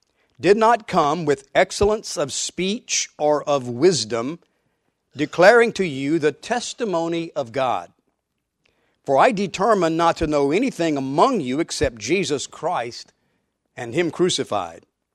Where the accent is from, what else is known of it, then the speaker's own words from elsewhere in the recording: Texas, United States; When I was growing up in South Texas many, many years ago, they still had Mexican restaurants there where the waiters spoke only Spanish.